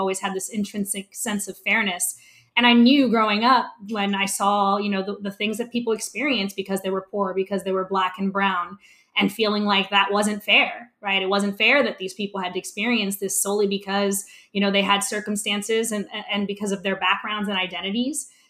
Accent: Camden, New Jersey, United States; Yeah, so I grew up in Camden, New Jersey, which is interestingly enough where Rutgers Law School is situated.

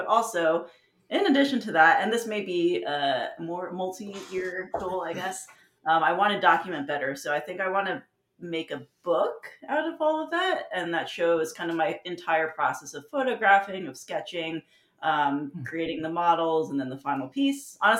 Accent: Philadelphia, Pennsylvania, United States; So I often do use architecture as inspiration, but Philly is like my hometown. It's kind of the place that I love.

